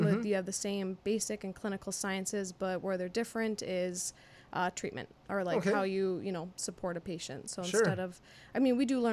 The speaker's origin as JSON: {"language": "English", "town": "Baraboo", "region": "Wisconsin", "country": "United States", "said": "I'm originally from Baraboo, so high school from there, if we're taking it way back."}